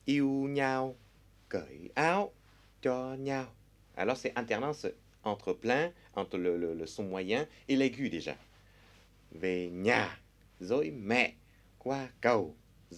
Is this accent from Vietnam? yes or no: yes; Southern Vietnam, Vietnam; je suis d'origine du Sud. Alors, j'ai seulement cinq tons.